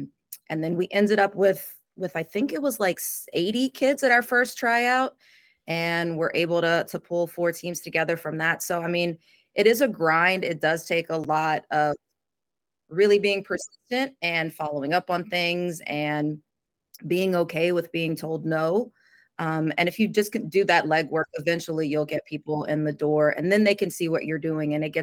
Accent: Louisiana, United States; now in Austin, United States; I'm originally from Louisiana and I moved here to Austin in 2009.

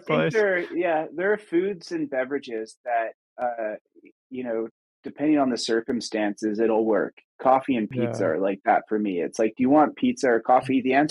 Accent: Canada; I'm very Canadian there and saying Tim Hortons.

